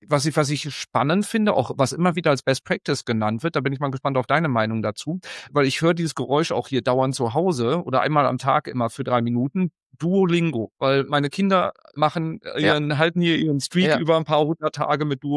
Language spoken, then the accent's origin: German; North Rhine-Westphalia, Germany; ich komme ja aus dem Sauerland